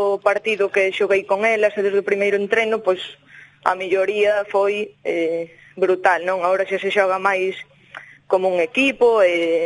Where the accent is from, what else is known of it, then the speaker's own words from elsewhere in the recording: Curtis, Galicia, Spain; claro, eu son de Curtis.